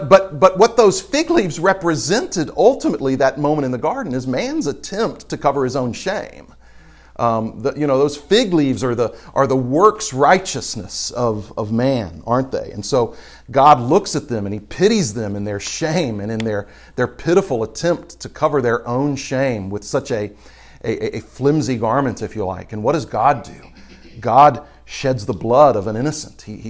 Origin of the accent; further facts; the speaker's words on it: Houston, Texas, United States; Now, I grew up in Houston, Texas, and so tropical trees grow in Houston, Texas.